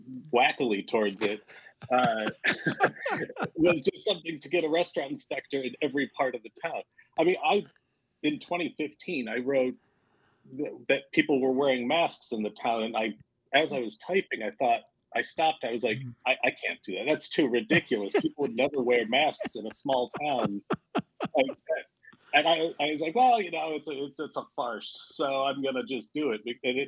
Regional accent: Wisconsin, United States; We're Iowans by way of Arizona, and then, so I was born in Prairie du Chien. I moved to Stoughton. I moved to Neillsville. I moved to Milton for high school.

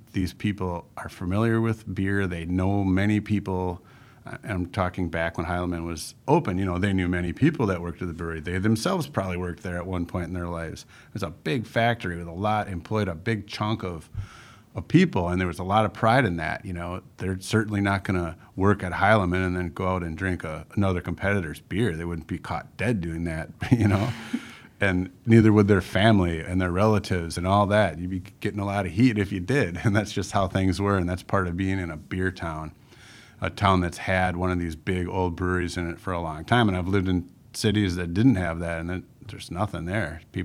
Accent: Milwaukee, Wisconsin, United States; I grew up in Milwaukee, so that's a beer town.

